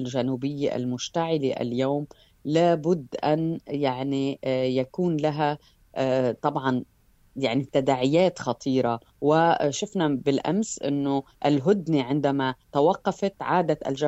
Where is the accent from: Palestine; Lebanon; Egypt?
Lebanon